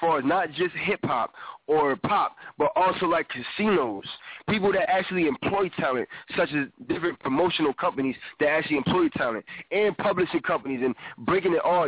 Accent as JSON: {"language": "English", "town": "Atlantic City", "region": "New Jersey", "country": "United States", "tie": "born or raised there", "said": "the first city we're starting with is my hometown, Atlantic City, New Jersey."}